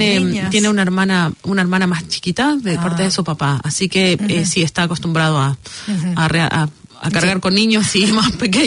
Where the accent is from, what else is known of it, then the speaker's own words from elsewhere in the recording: Argentina; moved away; Yo me fui de Argentina cuando él tenía 3 años.